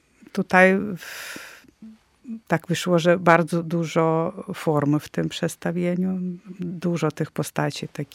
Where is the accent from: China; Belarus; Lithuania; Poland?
Lithuania; Vilnius, Vilnius County; Ja jestem z Litwy, z Wilna i też bardzo to wszystko przeżyjemy.